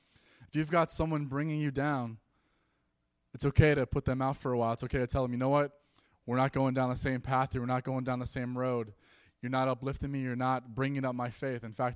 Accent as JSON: {"language": "English", "region": "New York", "country": "United States", "also_born_or_lived": "Herkimer, New York", "said": "She's from Illinois. I'm from New York."}